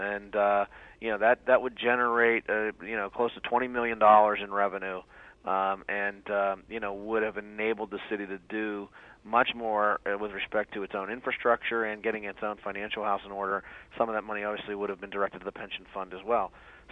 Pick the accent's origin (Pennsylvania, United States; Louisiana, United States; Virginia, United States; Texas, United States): Pennsylvania, United States; Pittsburgh; Well, obviously, I'm from Pittsburgh, and I'm a city taxpayer